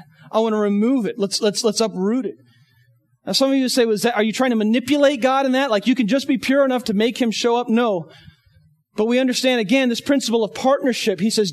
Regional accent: Northeast, United States; I grew up in the Northeast, and it's a very elitist mentality there.

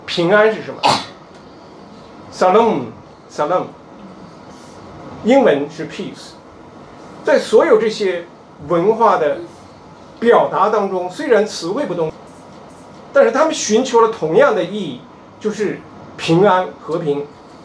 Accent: Inner Mongolia, China; also born or lived in Chicago, United States / Ottawa, Canada; now in Fukuoka, Japan; 因为我成长在中国的内蒙古，移民美国芝加哥，在加拿大渥太华牧会，然后来到日本

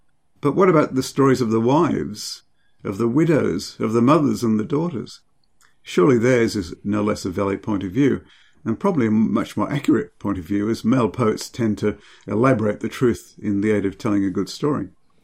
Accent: England, United Kingdom; when I was growing up in England and raiding my local library as often as I could

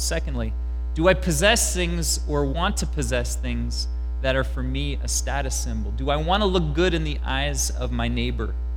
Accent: Canada; Lord, how do you want me to live as a Canadian in 2015?

